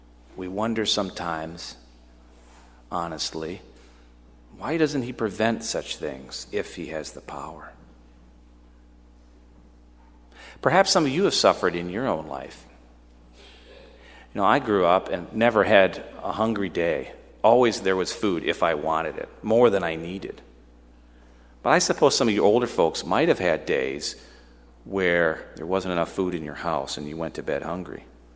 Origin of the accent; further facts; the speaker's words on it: United States; Growing up in America, it's easy for many of us to have a rosy picture of life.